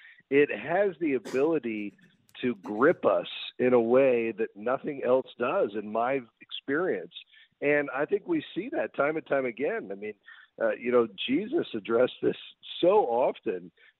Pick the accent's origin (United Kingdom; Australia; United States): United States; Florida; I grew up in South Florida with on the water.